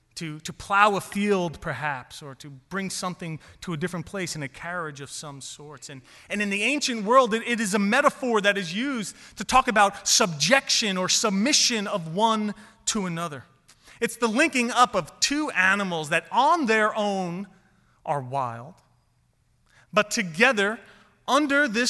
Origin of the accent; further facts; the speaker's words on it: New York City, New York, United States; Growing up in New York City, I don't know a lot about oxen.